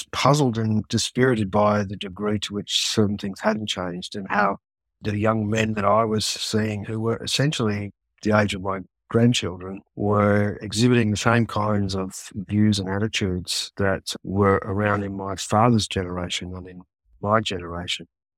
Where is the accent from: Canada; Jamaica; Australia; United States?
Australia; by the time you get to your late 50s and then into your 60s as an Australian man